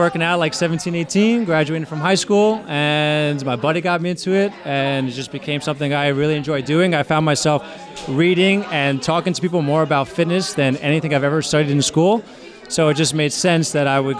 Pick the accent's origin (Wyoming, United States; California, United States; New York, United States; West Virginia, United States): New York, United States; Queens; I'm from Queens, Astoria.